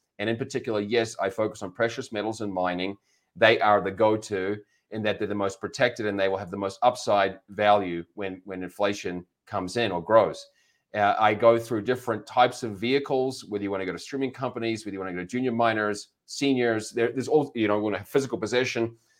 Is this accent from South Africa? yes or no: no; Canada; now in United States; I'm here in Colorado and I'm a Canadian citizen, but I live in the United States. Someone asked me, what would it take me to get back to Canada?